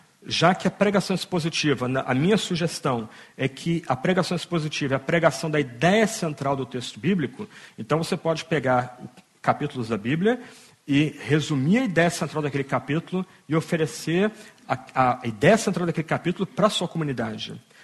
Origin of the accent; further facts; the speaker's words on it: Brazil; No Brasil, eu vou falar de onde eu venho